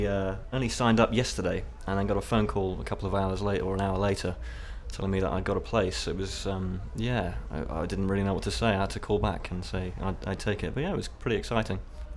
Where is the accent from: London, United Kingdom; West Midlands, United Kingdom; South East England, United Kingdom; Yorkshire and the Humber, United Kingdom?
London, United Kingdom; I'm 24 years old and I come from London.